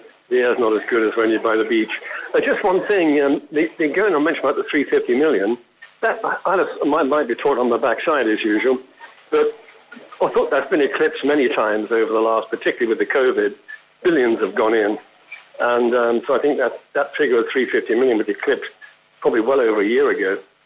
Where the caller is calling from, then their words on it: Islington, London, United Kingdom; Beautiful sunny Islington, 85 degrees.